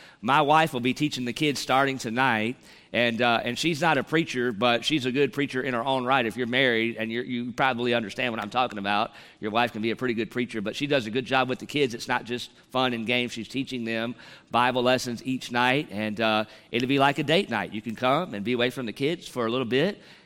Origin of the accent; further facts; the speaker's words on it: North Carolina, United States; And so I'm from North Carolina, and then we have our three children, TJ, Elise, and Vance.